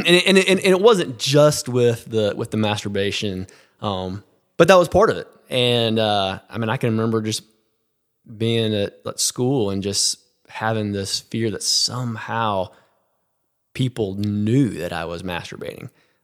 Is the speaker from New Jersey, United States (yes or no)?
no; Birmingham, Alabama, United States; So I grew up here in Birmingham, Alabama, and I was the kid that was in church all the time.